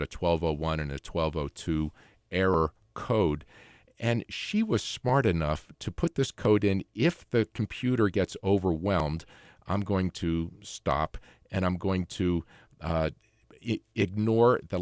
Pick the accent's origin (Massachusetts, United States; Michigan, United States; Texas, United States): Massachusetts, United States; Boston; I'm from Boston, so we are certainly well aware of Margaret Hamilton